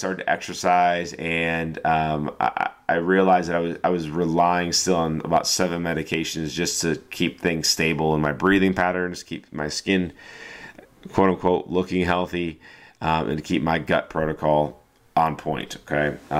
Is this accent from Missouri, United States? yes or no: yes; St. Louis, Missouri, United States; You know, I grew up in St. Louis. I've heard about Logan College.